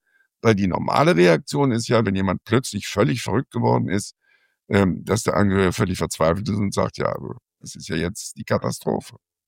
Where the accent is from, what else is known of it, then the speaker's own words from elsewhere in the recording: Rhineland, Germany; So heißt das bei uns im Rheinland, tief.